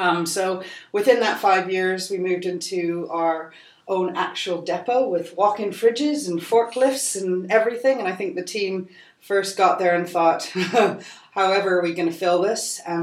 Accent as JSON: {"language": "English", "country": "Canada", "said": "I'm Canadian, just saying."}